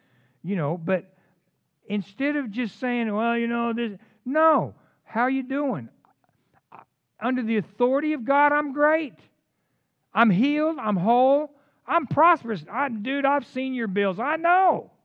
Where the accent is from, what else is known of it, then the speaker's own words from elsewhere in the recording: Texas, United States; You can tell I'm from Texas.